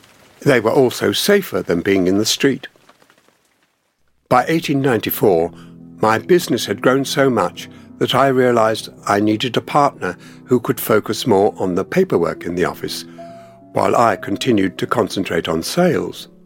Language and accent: English; Slonim, Grodno Region, Belarus; I recognised his accent, and I mentioned that I came from Slonim.